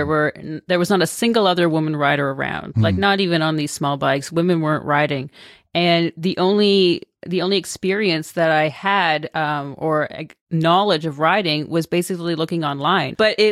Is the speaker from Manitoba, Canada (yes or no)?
no; Toronto, Ontario, Canada; I'm from Toronto. I'm from Canada in the suburbs. My family is, my parents are from Switzerland. They moved to Canada in their 30s. So me and my sister were first generation.